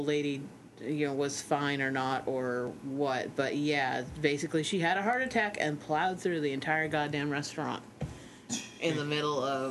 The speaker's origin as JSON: {"language": "English", "region": "New Hampshire", "country": "United States", "tie": "born or raised there", "said": "Well, it was on the corner of what was considered a busy intersection by small-town New Hampshire standards."}